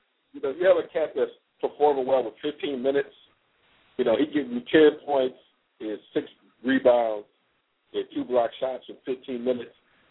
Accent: Michigan, United States; You know I'm from Michigan.

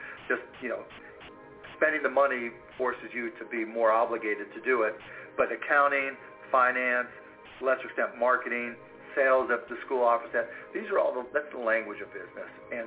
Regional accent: Pittsburgh, Pennsylvania, United States; I mean, I grew up in Pittsburgh

